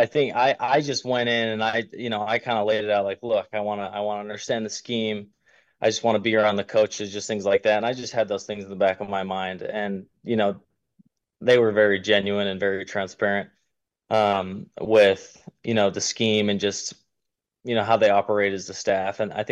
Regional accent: Springville, Utah, United States; Yeah, so I grew up in Springville, Utah, which is just 15 minutes, 20 minutes down the road from Lavelle Edwards Stadium.

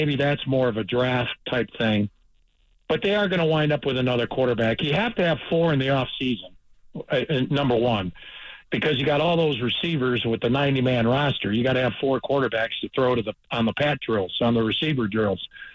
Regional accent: Illinois, United States; Generally, I'm from Big Ten territory where I grew up in the Illinois area

